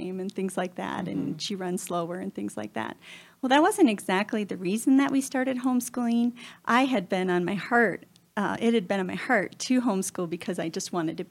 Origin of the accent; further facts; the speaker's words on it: Wisconsin, United States; Well, I grew up in Wisconsin, and I grew up on a little farm, didn't even know about homeschooling.